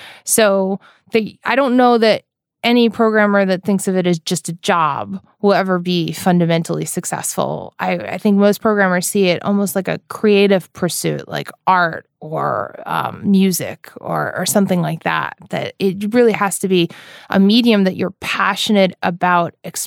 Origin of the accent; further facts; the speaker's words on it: New York, United States; So especially in the East Coast, which is where I'm from New York